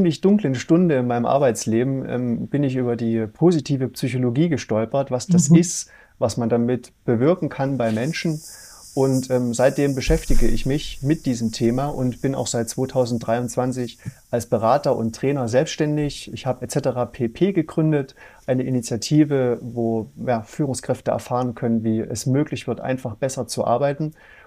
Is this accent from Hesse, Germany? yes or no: no; Dresden, Saxony, Germany; Ich komme aus Dresden, ich lebe da.